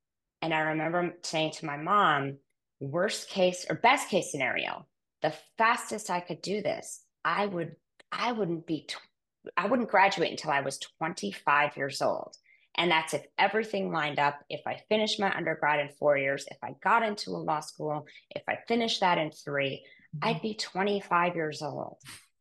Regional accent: Wisconsin, United States; moved away as an adult; my husband and I both grew up from we grew up in Wisconsin, didn't know each other till after college, that we would end up moving across the country

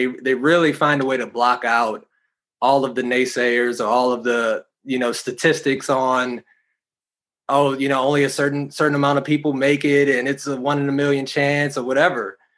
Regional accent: Charlotte, North Carolina, United States; Didn't even know I was from Charlotte. Didn't even know I lived here or whatever.

